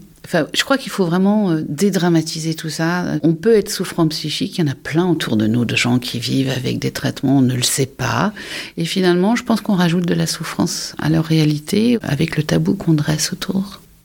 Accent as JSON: {"language": "French", "town": "Dijon", "region": "Bourgogne-Franche-Comté", "country": "France", "tie": "born there", "said": "Moi, je suis née à Dijon"}